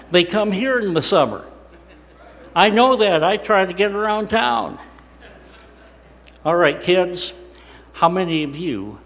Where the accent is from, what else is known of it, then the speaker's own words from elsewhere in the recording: United States; I didn't choose to be an American. I didn't earn being an American. I was simply born here, and I get all the blessings of being an American.